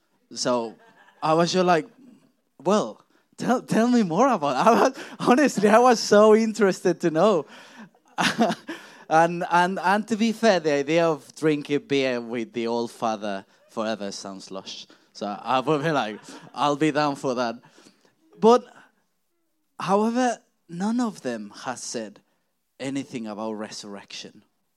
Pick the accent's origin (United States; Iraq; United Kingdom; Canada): United Kingdom; As British, we say like, oh no. We're just not ready for that sort of questions.